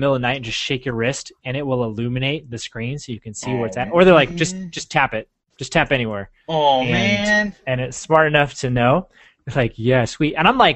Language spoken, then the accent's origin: English; United Kingdom; I'm British. I don't care.